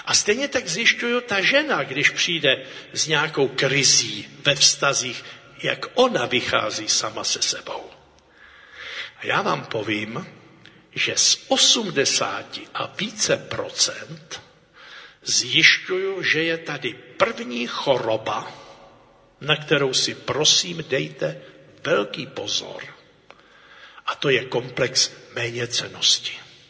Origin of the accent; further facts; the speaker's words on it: Bohemia, Czechia; U vás na Slovensku IBA, IBA, a u nás v Čechách JEN